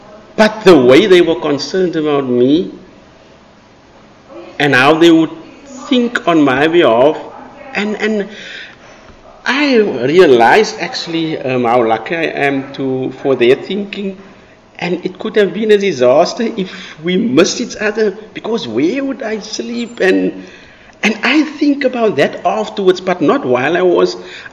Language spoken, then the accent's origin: English; South Africa; I told him, I'm from South Africa and I really don't know what to do now.